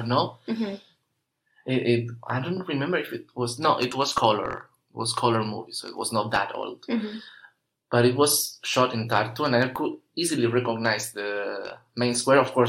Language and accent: English; Cádiz, Andalusia, Spain; English is a second language; From the south, Cádiz. It's quite unknown, but maybe you know Seville, Malaga, or Gibraltar. They are nearby places.